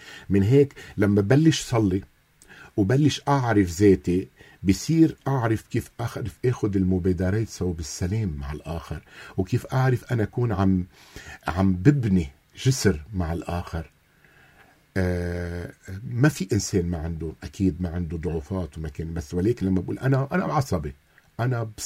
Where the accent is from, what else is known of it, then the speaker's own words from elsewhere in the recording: Beqaa, Lebanon; هو بيكون مثلا من الشمال انا من البقاع